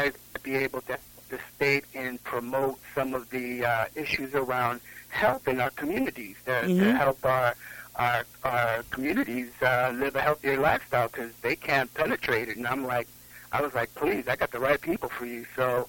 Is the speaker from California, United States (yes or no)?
yes; Compton, California, United States; Nah, man, I grew up in Compton, man, so I grew up in the neighborhood.